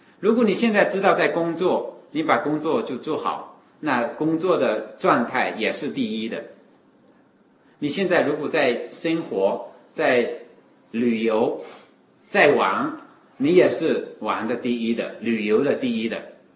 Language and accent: Chinese; China; 我们中国人也喜欢讲意识，叫此意识彼意识。